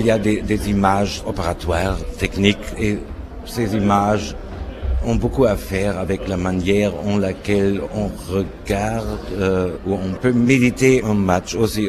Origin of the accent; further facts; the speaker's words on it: Germany; J'habite Berlin, je suis allemand.